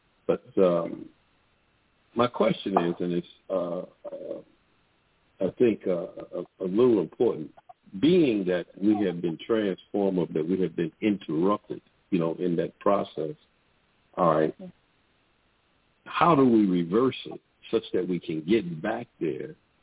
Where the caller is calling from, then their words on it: Florida, United States; I'm calling from South Florida.